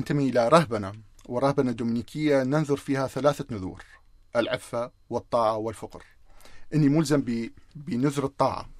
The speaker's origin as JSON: {"language": "Arabic", "country": "Iraq", "said": "وأرجع إلى بلدي العراق"}